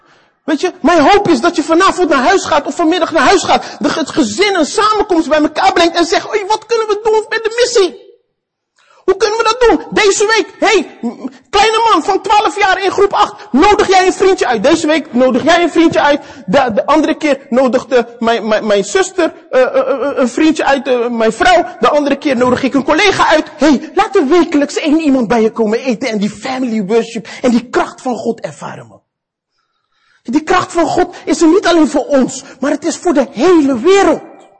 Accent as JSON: {"language": "Dutch", "country": "Netherlands", "said": "En dat is echt iets wat we moeten leren als Nederlanders."}